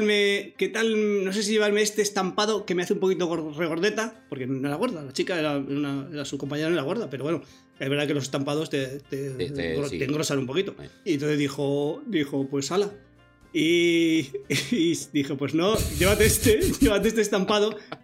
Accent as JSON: {"language": "Spanish", "region": "Valencian Community", "country": "Spain", "tie": "born or raised there", "also_born_or_lived": "Guanajuato, Mexico", "said": "Nací en Guanajuato. ¿Es eso? Y estuve 2 años allí. No, yo aprendí a hablar ya en español. Yo hablo valenciano. Bueno, valenciano no hablo, porque voy a decir, no hablo nada de valenciano. Mis padres no me enseñaron valenciano"}